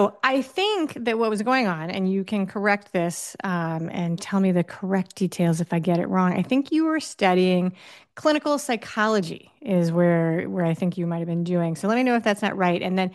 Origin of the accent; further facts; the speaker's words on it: New York, United States; I grew up in New York, so that's how I know the names of some of the towns.